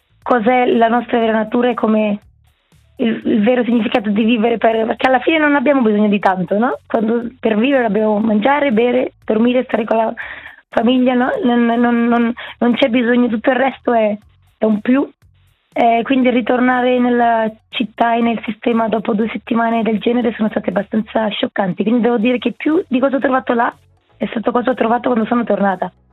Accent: Lugano, Ticino, Switzerland; now in London, United Kingdom; di Lugano, sono cresciuta a Bray, montagna, vivo a Londra da 7 anni e mezzo

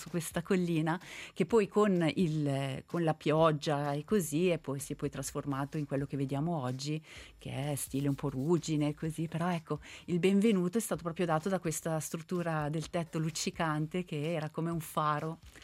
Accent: Giubiasco, Ticino, Switzerland; io sono cresciuta a Giubiasco, conosco, so dove sono

